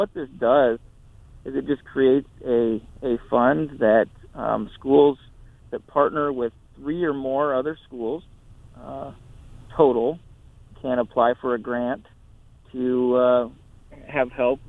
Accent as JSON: {"language": "English", "town": "Burke", "region": "South Dakota", "country": "United States", "tie": "born or raised there", "said": "My hometown of Burke partnered with three other schools."}